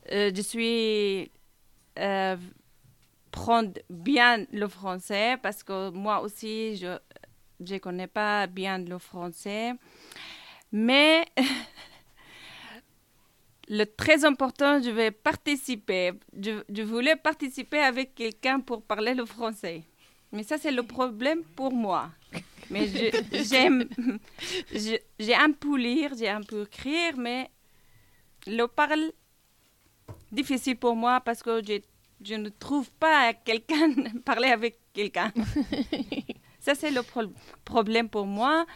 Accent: Syria; French is a second language; Je suis kurde de Syrie.

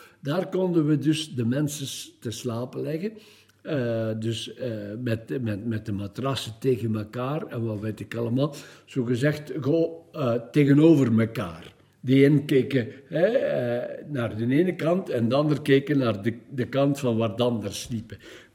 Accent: Limburg, Belgium; ik ben eigenlijk dus afkomstig van Limburg. Ik ben geboren in Schuurlaerk, de stad, de 15 januari, in 1942

